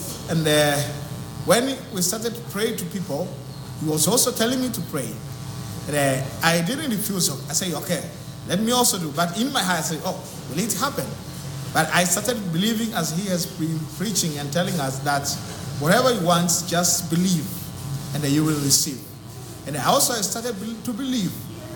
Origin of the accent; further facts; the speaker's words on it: Mauritius; I'm from Mauritius.